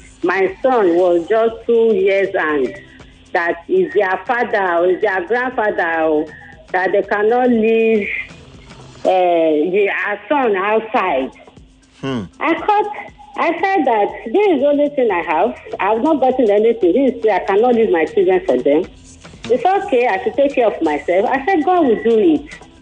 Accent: Edo, Nigeria; I'm from Edo State.

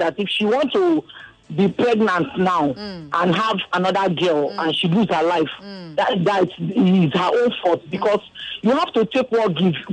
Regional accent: Abia, Nigeria; I'm from Abia State.

